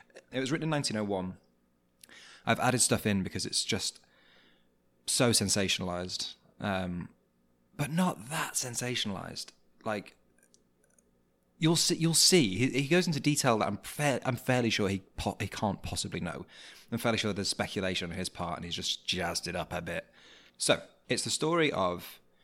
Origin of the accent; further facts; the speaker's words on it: England, United Kingdom; And I'm English. So I'm going to do what English people do.